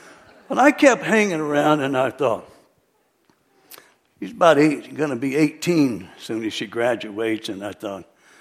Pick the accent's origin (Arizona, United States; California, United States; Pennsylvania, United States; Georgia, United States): California, United States; Salinas; I grew up in Salinas. It's kind of like a John Steinbeck.